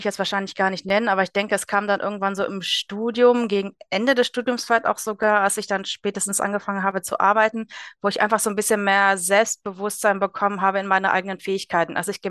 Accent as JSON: {"language": "German", "town": "Dortmund", "region": "North Rhine-Westphalia", "country": "Germany", "said": "Ja. Ich komme aus Dortmund, genau."}